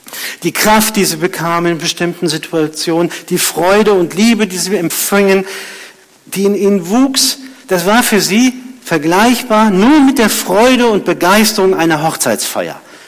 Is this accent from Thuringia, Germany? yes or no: no; Rhineland-Palatinate, Germany; Ich weiß, wovon ich rede, ich komme aus der Pfalz.